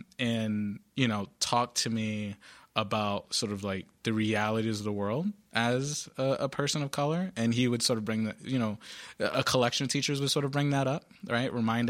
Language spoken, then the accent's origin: English; Providence, Rhode Island, United States; I grew up in the South Side of Providence.